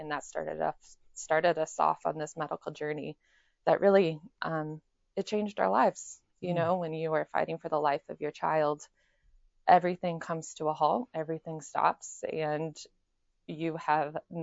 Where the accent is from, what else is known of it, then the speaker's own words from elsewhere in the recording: Chicago, Illinois, United States; Well, I am from Chicagoland area.